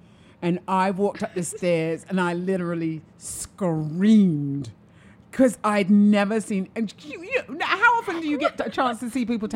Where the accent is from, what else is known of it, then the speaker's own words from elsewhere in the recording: London, United Kingdom; Well I'm from London